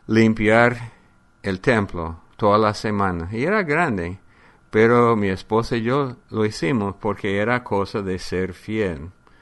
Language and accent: Spanish; United States; por ejemplo, en mi país de Estados Unidos, han encontrado los huesos de gigantes